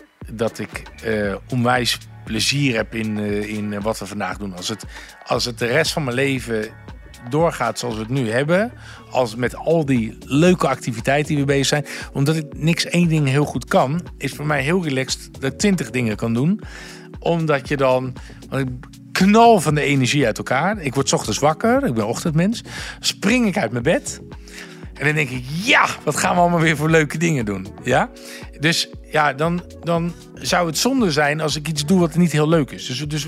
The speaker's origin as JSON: {"language": "Dutch", "town": "Gouda", "region": "South Holland", "country": "Netherlands", "lives_now": "Amsterdam, Netherlands", "said": "Ik kom uit Gouda. En ik heb een onwijs fijn, warm gezin. Maar ja, het is, ik ben nu ook in Amsterdam."}